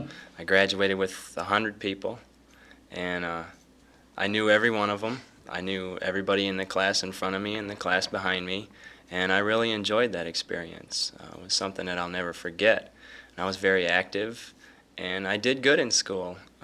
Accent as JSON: {"language": "English", "town": "Rives Junction", "region": "Michigan", "country": "United States", "said": "I'm from Rives Junction, Michigan, a very small town just north of Jackson."}